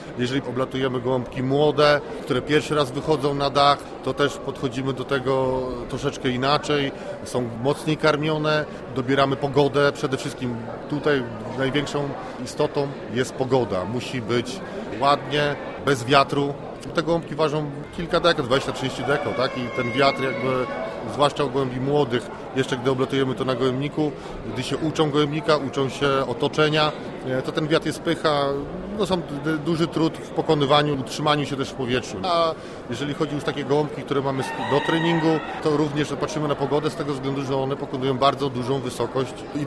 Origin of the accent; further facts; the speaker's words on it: Malbork, Pomeranian Voivodeship, Poland; przyjechałem z Malborka.